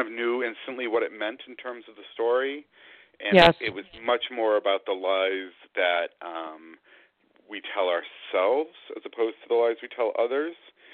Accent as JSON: {"language": "English", "region": "Massachusetts", "country": "United States", "tie": "born or raised there", "said": "I live outside of Boston, and I grew up in Massachusetts"}